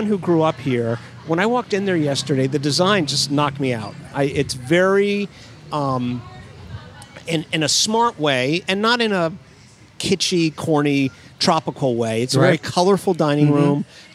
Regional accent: Miami, Florida, United States; When I grew up in Florida in the 70s and 80s, early 80s, Florida, Miami area was pas

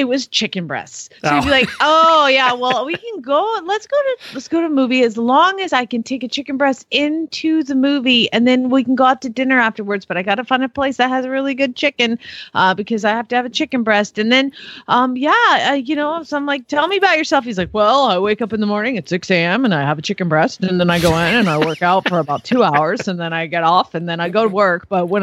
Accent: Phoenix, Arizona, United States

